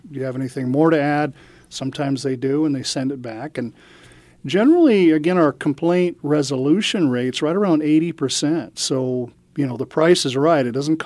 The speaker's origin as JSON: {"language": "English", "town": "Atascadero", "region": "California", "country": "United States", "lives_now": "San Diego, United States", "said": "Well, yeah, I'm actually originally from Atascadero."}